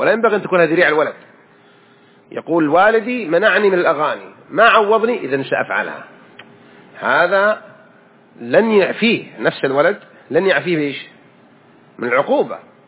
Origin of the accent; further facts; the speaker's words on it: Mecca, Makkah Province, Saudi Arabia; وهذه كانت عادة وأنا أذكرها وأنا صغير في مكة